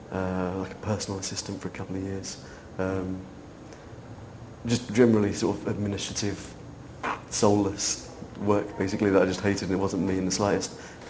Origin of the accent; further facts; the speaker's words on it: Warrington, North West England, United Kingdom; I'm from a little town in between Liverpool and Manchester. It's called Warrington.